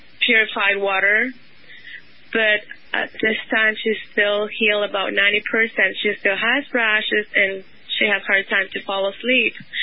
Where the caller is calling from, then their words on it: San Fernando Valley, California, United States; I'm calling from San Fernando Valley, California.